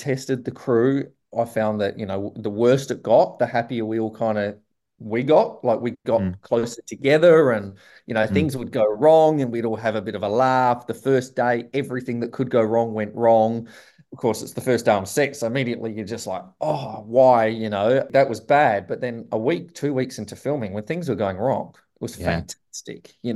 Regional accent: Western Australia, Australia; born there; I love WA. Don't get me wrong. I was born here. Everyone supported me here, but I'm Australian. I'm very proud Australian.

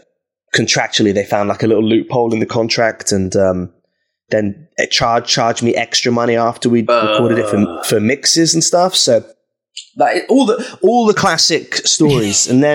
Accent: Norwich, East of England, United Kingdom; Well, I grew up in Norwich

